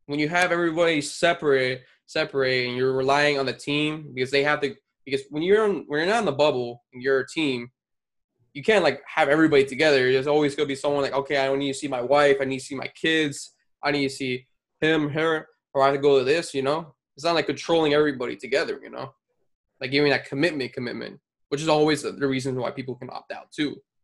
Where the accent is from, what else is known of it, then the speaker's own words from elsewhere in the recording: Florida, United States; That's how Floridian Picks works, and we're from Florida